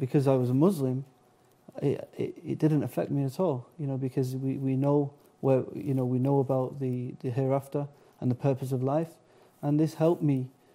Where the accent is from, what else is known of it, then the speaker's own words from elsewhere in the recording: Manchester, North West England, United Kingdom; So, but I'm born and bred in Manchester, England.